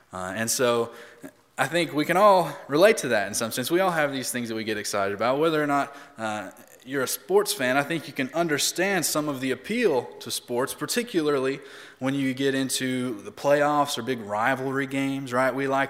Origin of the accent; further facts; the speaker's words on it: Tennessee, United States; And I grew up in East Tennessee, just about an hour outside of Knoxville.